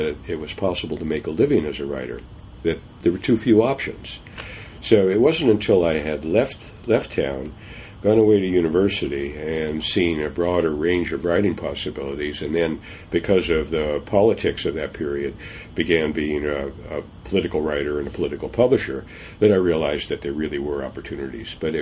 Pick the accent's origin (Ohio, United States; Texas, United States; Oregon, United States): Oregon, United States; The Dalles; I grew up in the Dalles, Oregon, which is on the Columbia River, about 80 miles east of Portland, high desert.